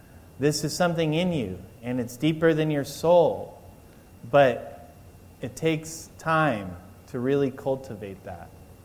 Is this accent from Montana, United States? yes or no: no; California, United States; now in Michigan, United States; I moved from Southern California. I feel cold. I'm in Michigan. There's snow now. I never experienced that.